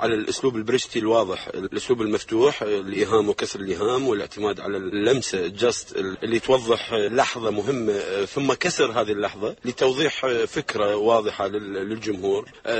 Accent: Iraq; وبين ما نعانيه نحن من أحداث مقاربة كعراقيين.

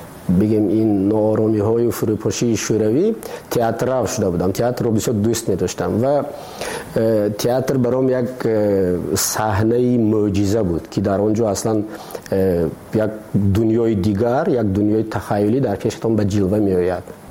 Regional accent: Tajikistan; ما تاجیک هستیم. همین است وطن ما، ما همین وطنمون را خودمون باید آباد کنیم

